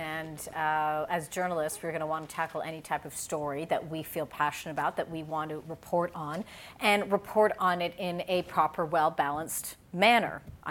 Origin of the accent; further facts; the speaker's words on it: Canada; we came and we're here and I'm Canadian, eh?